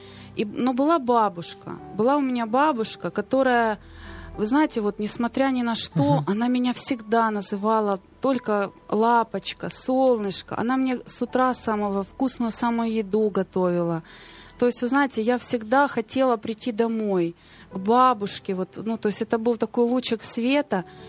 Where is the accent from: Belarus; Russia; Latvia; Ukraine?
Ukraine; Kyiv; я родилась, виросла в Києві, и мой подростковый возраст, как раз вот этот от 12 до и так далее, как раз пришел в 90-е годы